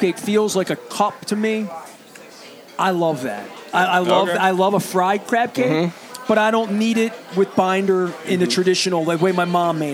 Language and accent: English; Baltimore, Maryland, United States; I'm from East Baltimore. East Baltimore's mm-hmm. a lot of Old Bay.